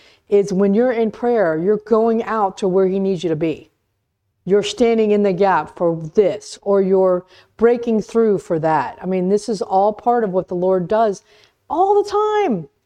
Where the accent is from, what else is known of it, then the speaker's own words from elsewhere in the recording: Florida, United States; Now, hey, we're from Florida.